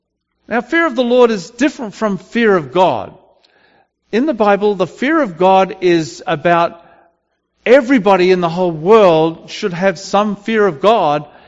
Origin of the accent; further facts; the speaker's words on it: Australia; moved away; I come from Australia, where you never have ice on the roads.